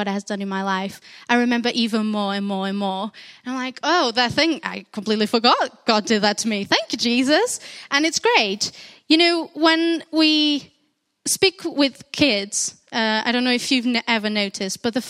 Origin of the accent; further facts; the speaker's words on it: Portugal; English is a second language; now in Cardiff, United Kingdom; I'm originally from Portugal, so I'm Portuguese. I've been in Cardiff for a year and a half.